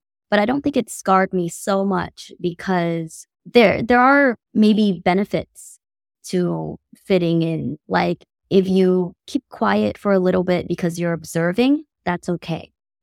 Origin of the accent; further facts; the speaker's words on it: United States; I'm not fear because I have the privilege of being an American.